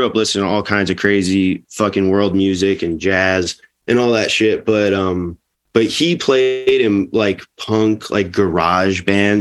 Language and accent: English; Woodstock, New York, United States; It was in Woodstock, and I grew up like mostly in Woodstock. And Woodstock's kind of like, it's a real tourist town